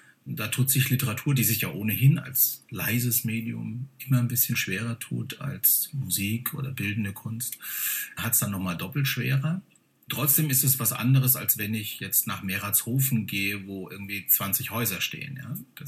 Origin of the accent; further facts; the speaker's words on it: Bamberg, Bavaria, Germany; born there; ich bin gebürtiger Bamberger, da kenne ich die Lokalitäten in der Regel.